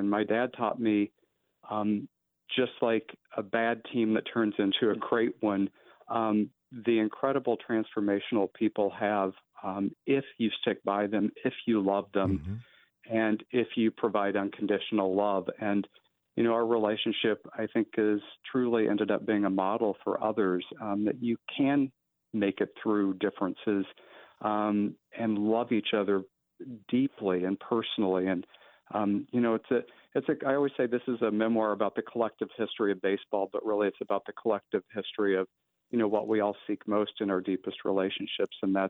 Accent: the Ozarks, United States; I was born and raised in the Ozarks in the 60s and 70s, and, you know, it was not an easy time for me

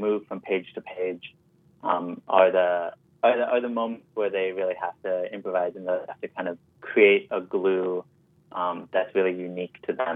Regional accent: Washington, District of Columbia, United States; And I grew up in Washington, D.C., in a predominantly Salvadorian and Black community.

